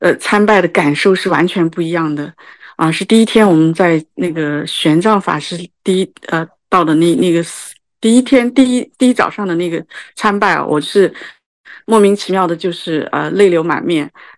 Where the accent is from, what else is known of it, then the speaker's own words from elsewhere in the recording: Xinjiang, China; now in Singapore; 我是来自中国大陆新疆省的一个说句实在话，我们新疆是那个叫伊斯兰地区啊，所以从小到大我在新疆我就很少接触